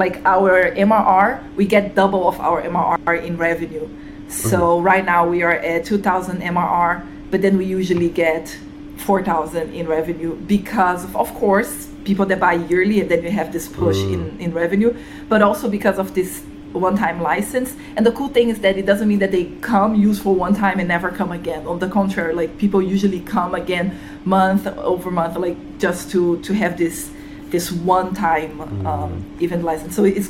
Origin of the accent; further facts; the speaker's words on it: Brazil; I come from Brazil